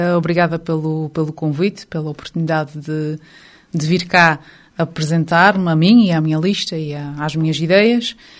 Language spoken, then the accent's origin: Portuguese; Angra do Heroísmo, Azores, Portugal; now in Calheta, Portugal; não sou originária da Calheta, sou da Ilha Terceira, de Angra, mas sempre tive muitas ligações à Calheta desde que nasci. É a terra dos meus avós maternos e as minhas melhores memórias de infância foram passadas na Calheta.